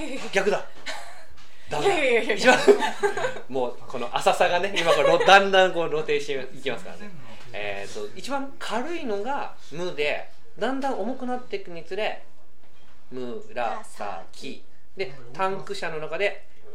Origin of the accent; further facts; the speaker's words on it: Yokohama, Kanagawa, Japan; 僕地元が横浜の戸塚ってところなんですけど